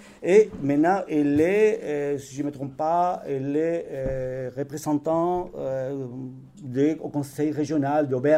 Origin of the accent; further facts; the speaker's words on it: Andalusia, Spain; accent: Andalusian; French is a second language; peut-être que je vais prononcer mal à mon accent andalou